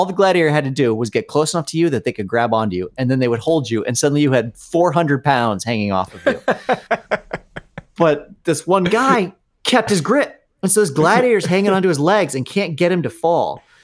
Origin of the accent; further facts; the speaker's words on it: Aspen, Colorado, United States; It's like me growing up in Aspen, where after I left, I was like, oh, shit. That was the spot.